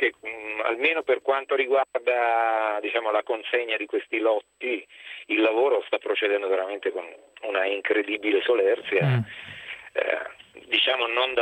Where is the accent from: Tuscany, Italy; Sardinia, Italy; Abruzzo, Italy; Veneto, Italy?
Abruzzo, Italy; Chieti; No, io sono originario di Chieti, comunque vivo a Chieti